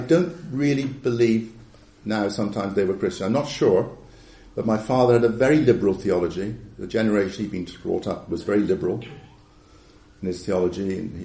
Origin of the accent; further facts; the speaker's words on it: Ealing, London, United Kingdom; born there; I was born in West Ealing, the West Middlesex Hospital, if I remember what my mother told me, in 1956.